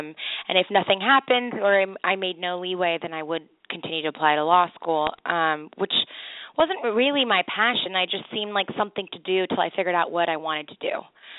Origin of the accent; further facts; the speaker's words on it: Los Angeles, California, United States; I grew up in Los Angeles, so I actually didn't want to have anything to do with the entertainment industry